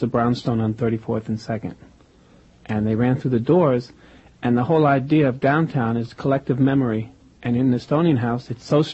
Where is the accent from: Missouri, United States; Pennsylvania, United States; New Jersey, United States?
New Jersey, United States; Lakewood; English is a second language; In Lakewood, New Jersey.